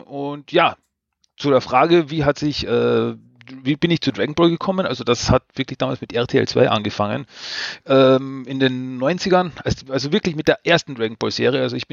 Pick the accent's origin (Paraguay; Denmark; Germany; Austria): Austria; ich komme aus Österreich. Also schon wieder so einer.